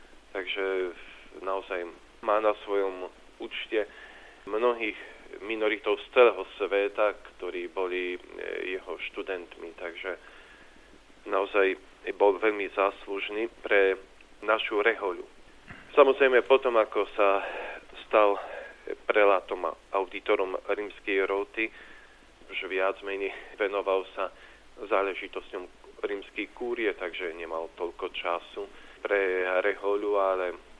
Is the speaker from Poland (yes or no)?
yes; Poland; moved away as an adult; now in Slovakia; Potom ako v 93. roku v auguste prišiel som na Slovensko z Polska.